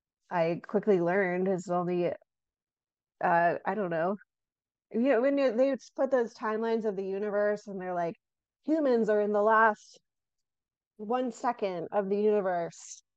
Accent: Atlanta, Georgia, United States; moved away as an adult; also born or lived in Syracuse / Boston / Charleston; now in East Tennessee, United States; Oh, well, I grew up evangelical here in the South, in the suburbs of Atlanta, and I went to did a little of the traveling you feel compelled to do as a young 20-something

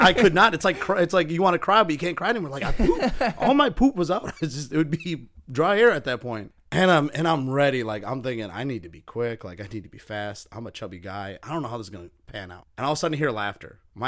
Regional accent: United States; Being Native American, I don't have a lot of hair as it is anyways.

